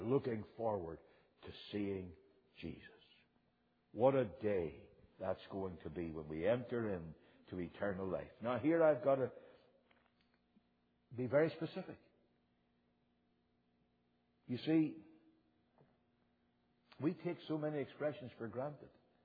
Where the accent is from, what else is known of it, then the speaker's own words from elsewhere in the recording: Northern Ireland, United Kingdom; I grew up in Northern Ireland.